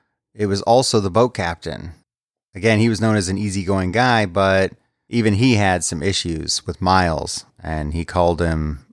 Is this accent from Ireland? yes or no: no; United States; However you pronounce it over there. I'm American, so deal with it.